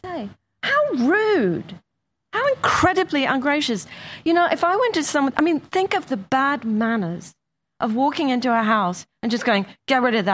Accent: England, United Kingdom; I grew up in England. I had English nannies.

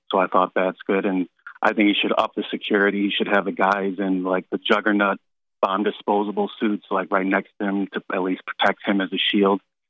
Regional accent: Milwaukee, Wisconsin, United States; Yeah, I've been checking out the RNC here in Milwaukee. It's my hometown.

